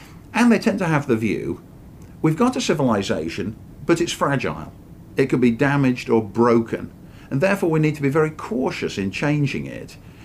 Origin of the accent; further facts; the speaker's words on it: England, United Kingdom; moved away as an adult; now in United States; I was born and raised in England